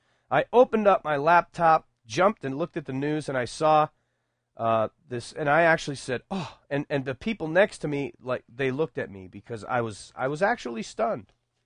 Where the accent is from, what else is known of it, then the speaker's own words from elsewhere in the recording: United States; I know, I'm an American, I only speak English. A little bit of Spanish, tiny bit of Japanese, and two or three phrases in Tagalog.